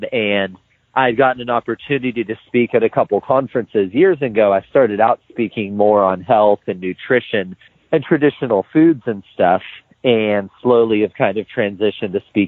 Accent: Youngstown, Ohio, United States; So I grew up in the Lower West Side of Youngstown, Ohio. City kid, video game playing, junk food eating, cartoon watching.

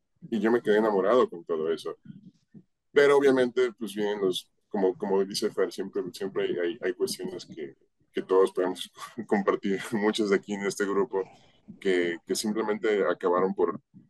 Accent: Guadalajara, Jalisco, Mexico; Siempre me veían como el tapatío, el tapatío, el tapatío, el tapatío. Y al principio yo adopté esa identidad porque pues me identificaba como un niño de 15 años, pues yo nunca había vivido en Colima, ¿no?

